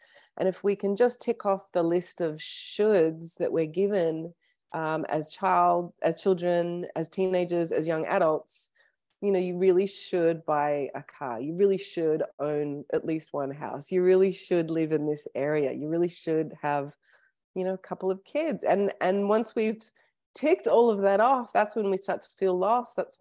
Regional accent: Sydney, New South Wales, Australia; also born or lived in Toronto / Melbourne / Detroit; So when I was about two, we moved to Sydney, Australia, and then Melbourne, Australia, and then Detroit, Michigan. And then when I was about 10, we settled back in Sydney for good. I and my husband and my kids moved up to Byron Bay 4 years ago.

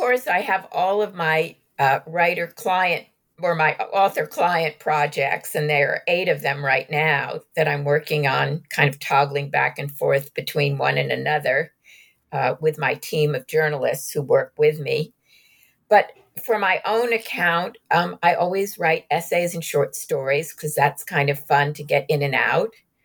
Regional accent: New York City, New York, United States; born there; I'm a New Yorker by birth. I'm Jewish. I didn't grow up in Glendive, Montana, which is where they've lived.

